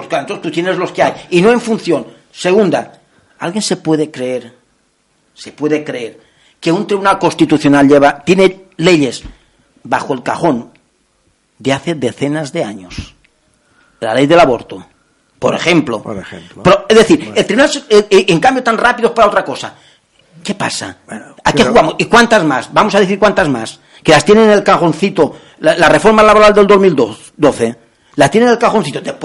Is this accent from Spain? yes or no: yes; Palma, Balearic Islands, Spain; soy de Palma, de Mallorca